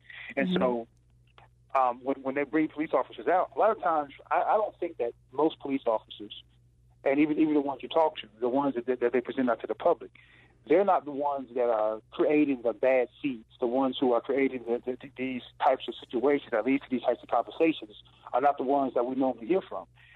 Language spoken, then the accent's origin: English; North Carolina, United States; The one thing I noticed is that I'm from North Carolina